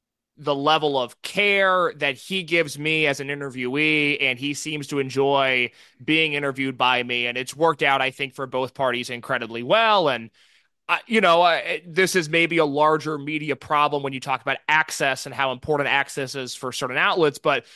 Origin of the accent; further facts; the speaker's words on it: Indiana, United States; I'm from Indiana originally